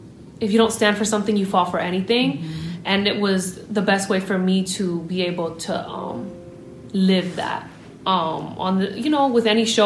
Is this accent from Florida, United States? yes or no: yes; Miami, Florida, United States; now in Atlanta, United States; We're in Atlanta. I'm from Miami. It only goes to like 50 degrees in Miami, like 40 in a really bad year